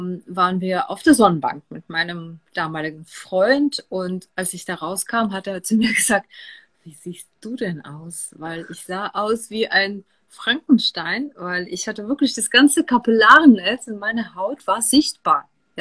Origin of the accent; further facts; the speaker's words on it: Eastern Russia, Russia; German is a second language; now in Kaarst, Germany; Ursprünglich komme ich nicht aus Deutschland, das kann man sehr gut erkennen. Ja. Genau, und zwar komme ich aus Russland, aus dem östlichen Teil Russlands. Sehr, sehr weit von hier, ich glaube 6.000, 7.000 Kilometer, keine Ahnung. Also noch 6 Stunden Flug von Moskau aus.